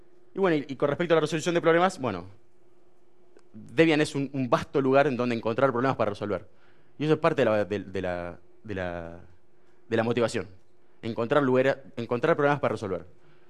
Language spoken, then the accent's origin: Spanish; Argentina; Vengo de Argentina, ¿no? Que alguien no coma carne en Argentina es poco.